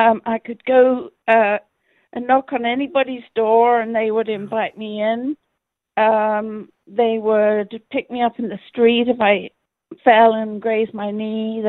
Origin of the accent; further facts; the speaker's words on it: London, United Kingdom; I am 74 years old, and I grew up in London, and my dad was my single parent from the age of six. I always felt safe in my neighborhood because so many moms stayed home.